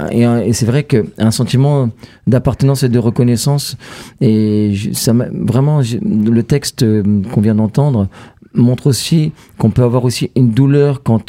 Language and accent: French; Champ-le-Bœuf, Grand Est, France; les lieux de notre enfance, on a l'impression qu'ils sont plus à nous qu'à d'autres. Et moi, quand j'ai quitté le Champ-le-Bœuf, j'ai toujours eu l'impression que le Grand Parc, par exemple, personne ne le connaissait mieux que moi.